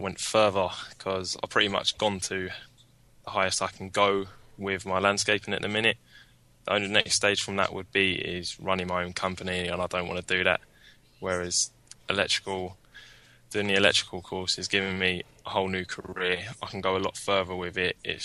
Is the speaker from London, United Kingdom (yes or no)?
yes; London, United Kingdom; I'm from South East London